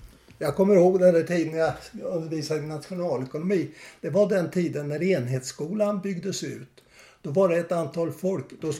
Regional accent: Kristinehamn, Värmland, Sweden; also born or lived in Karlskoga; now in Stockholm, Sweden; Men jag flyttade från Karlskoga i... hösten 45 till Kristinehamn.

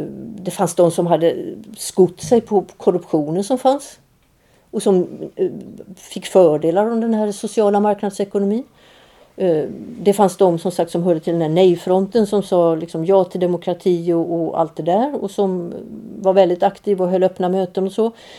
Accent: Sweden; Nej, jag är svensk, jag stöder inte, jag lägger mig inte i Syriens inrikespolitik.

